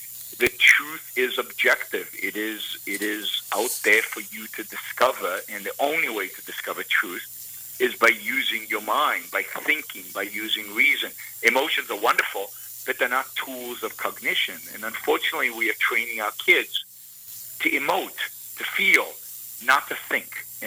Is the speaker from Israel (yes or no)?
yes; Israel; As most kids growing up in Israel in the 1960s and 70s, I was a socialist.